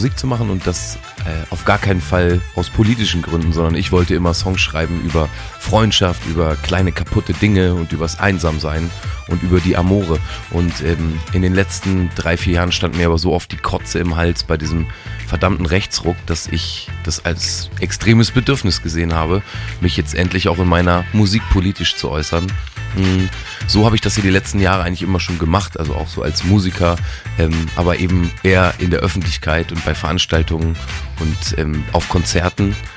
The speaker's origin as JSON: {"language": "German", "town": "Braunschweig", "region": "Lower Saxony", "country": "Germany", "tie": "born or raised there", "said": "das hier ist Radio 38 und meine dicksten Grüße gehen raus an meine alte Heimat Braunschweig und Umgebung."}